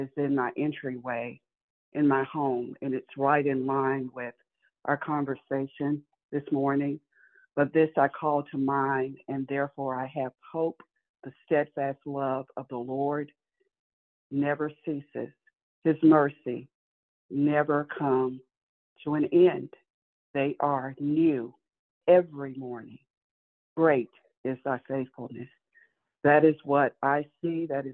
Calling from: Florida, United States; I'm calling from Florida

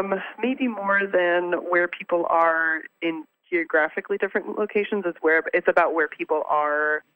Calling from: Verona, Veneto, Italy; I'm calling in from Verona, Italy, which is where we've been since the fall.

